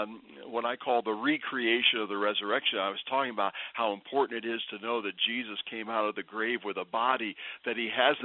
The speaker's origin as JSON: {"language": "English", "region": "Wisconsin", "country": "United States", "said": "And I said, well, I'm from Wisconsin. We never cancel for snow"}